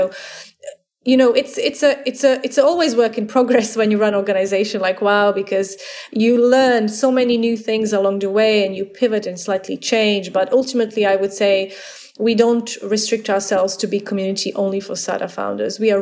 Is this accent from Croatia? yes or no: yes; Croatia; English is a second language; moved away as an adult; now in London, United Kingdom; because I came to London from Croatia 7 years ago.